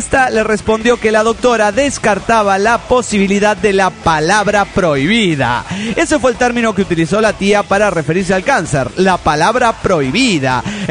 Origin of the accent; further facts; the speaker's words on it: Ibarra, Imbabura, Ecuador; de Ibarra, Ecuador.